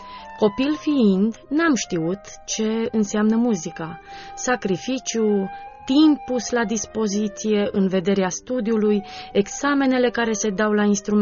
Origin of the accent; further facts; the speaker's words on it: Timișoara, Timiș County, Romania; born there; M-am născut în Timișoara. Provin dintr-o familie de oameni simpli muncitori